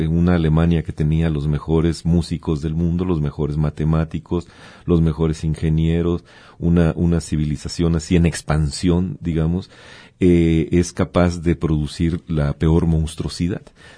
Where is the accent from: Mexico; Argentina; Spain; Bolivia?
Mexico; lo que molesta a los mexicanos, lo que nos molesta como mexicanos en lo de pasta de conchos